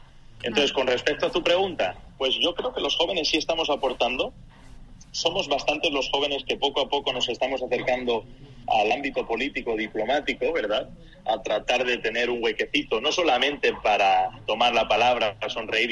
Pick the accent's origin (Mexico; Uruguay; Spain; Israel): Spain; la COP, que tuvo lugar, me parece, hace 4 años fue en mi país, en España, Madrid